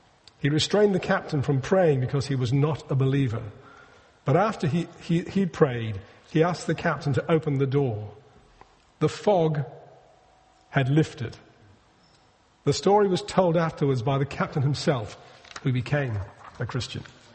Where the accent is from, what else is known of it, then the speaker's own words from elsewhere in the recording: North East England, United Kingdom; Being a Geordie, I'm actually biased in the match